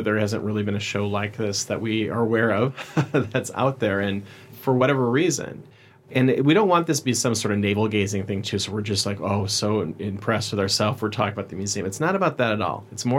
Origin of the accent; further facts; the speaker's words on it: Minnesota, United States; growing up in Minnesota, a bunch of Twins cards, which really weren't worth that much.